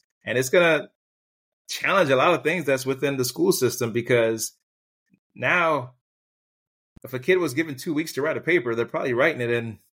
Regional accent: Jamaica; now in United States; When I came from Jamaica, that was the biggest thing that was taught in my household.

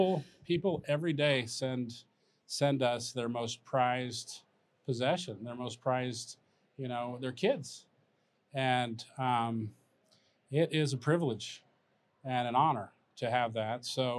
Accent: Lincoln, Nebraska, United States; You know, I grew up in Lincoln, Nebraska, in a part of Lincoln that was very, very poor.

